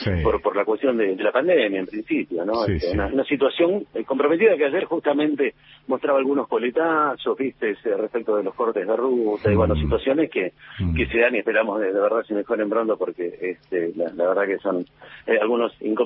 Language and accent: Spanish; Caleta Olivia, Santa Cruz, Argentina; Yo nací en Caleta Olivia, soy nacido en Caleta Olivia.